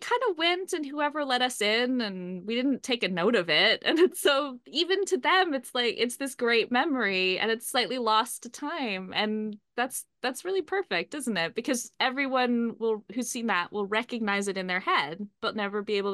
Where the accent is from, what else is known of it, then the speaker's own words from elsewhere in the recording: United States; now in London, United Kingdom; I'd seen it as an American not living in London.